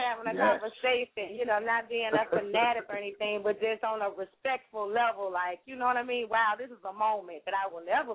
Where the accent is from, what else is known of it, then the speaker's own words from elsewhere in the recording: Birmingham, Alabama, United States; Well, yes, I grew up in Birmingham, Alabama, in Green Acres, this west side.